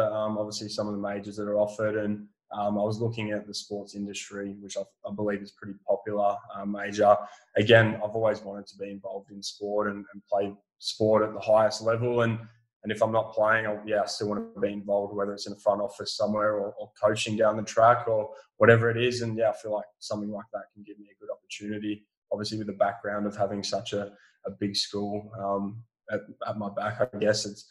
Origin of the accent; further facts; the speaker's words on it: Australia; which most people probably wouldn't expect being an Australian over here and whatnot, a young guy.